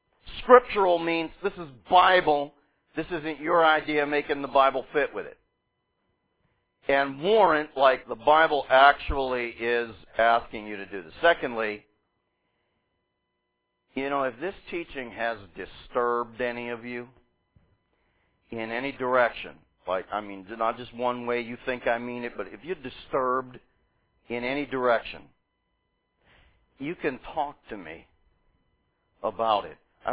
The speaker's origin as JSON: {"language": "English", "town": "Pittsburgh", "region": "Pennsylvania", "country": "United States", "said": "I'd say, I'm not from Indiana. I'm from Pittsburgh. You just met me there."}